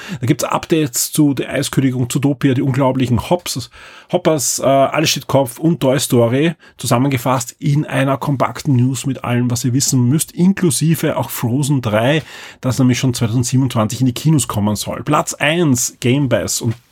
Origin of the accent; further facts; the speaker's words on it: Austria; Und ja, ich als Österreicher kann da nur sagen